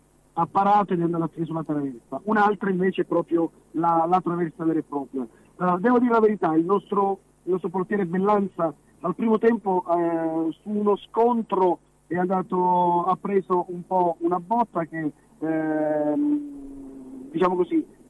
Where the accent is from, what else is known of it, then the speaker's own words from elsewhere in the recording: Castrovillari, Calabria, Italy; sono nato e cresciuto qui a Castrovillari.